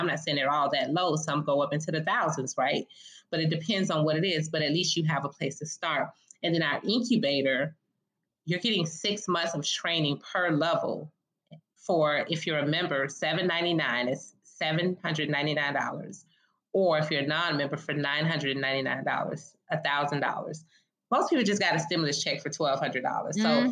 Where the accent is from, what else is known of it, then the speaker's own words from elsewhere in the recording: Jamaica; Yes, I'm Jamaican, I'm Caribbean, but even the Caribbean diaspora has a bunch of differences and nuances and just so much amazingness about us that we're not just all the same.